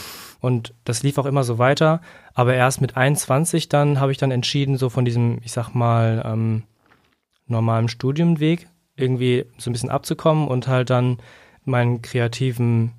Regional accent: North Rhine-Westphalia, Germany; ich komme halt aus NRW

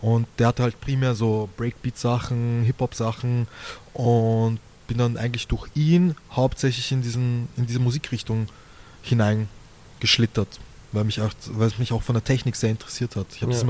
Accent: Vienna, Austria; ich bin in einem Viertel in Wien aufgewachsen, das halt primär so mit Migrantengeneration, also mit der Migrantengeneration bevölkert war

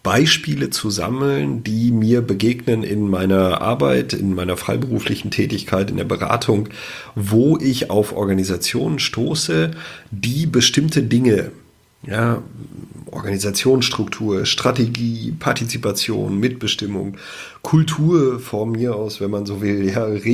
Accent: North Rhine-Westphalia, Germany; Ich komme ja selber aus dem Sauerland

